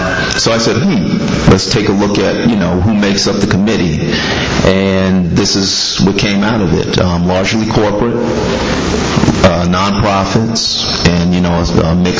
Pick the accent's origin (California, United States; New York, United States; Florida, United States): New York, United States; Manhattan; now in Atlanta, United States; I grew up in Manhattan. I've been in Atlanta for 26 years, but I love cities. I live in Midtown in Atlanta.